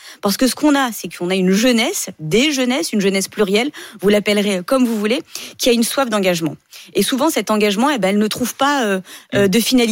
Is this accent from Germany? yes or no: no; Stains, Île-de-France, France; je viens moi-même des quartiers. J'ai grandi à Stein